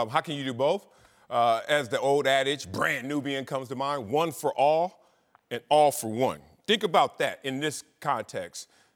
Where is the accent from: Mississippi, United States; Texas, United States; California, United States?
California, United States; Compton; I'm from Compton, and Compton cares when you care back.